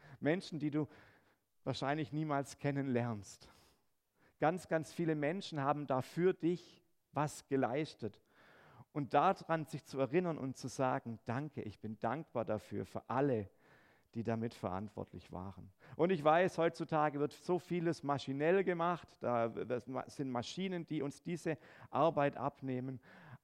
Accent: Hemmingen, Baden-Württemberg, Germany; bei uns im Strohgäu, also aus Hemmingen, wo ich herkomme

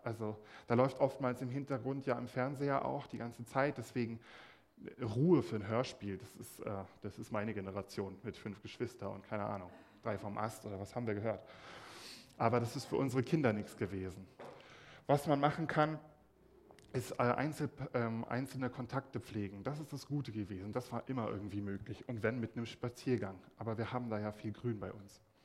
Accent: Rostock, Mecklenburg-Vorpommern, Germany; Zur Wendezeit haben zum Beispiel in meiner Heimatstadt Rostock 250.000 Leute gewohnt.

